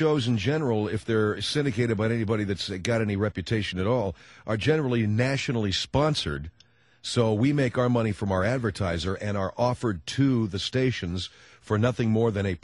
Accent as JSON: {"language": "English", "town": "Los Angeles", "region": "California", "country": "United States", "tie": "born or raised there", "said": "Now, I grew up in Los Angeles, which is a, even when I was a kid, it was a pretty big town."}